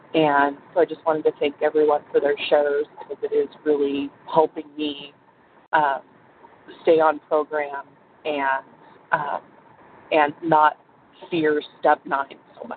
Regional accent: Nevada, United States; and I am from Nevada.

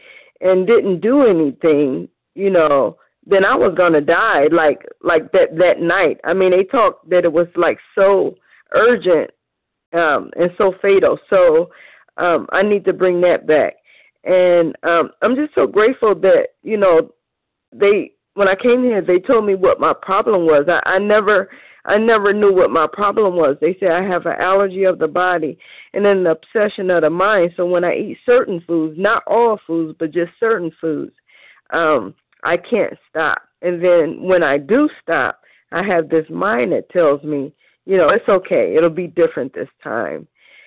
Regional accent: Cleveland, Ohio, United States; I am from Cleveland, Ohio, and I'm a recovered compulsive overeater.

